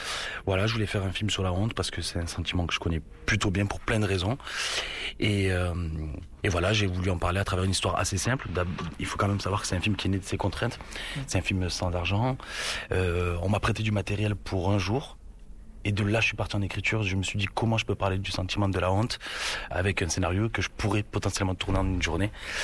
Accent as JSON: {"language": "French", "town": "Avignon", "region": "Provence-Alpes-Côte d'Azur", "country": "France", "said": "Moi, je suis originaire d'Avignon."}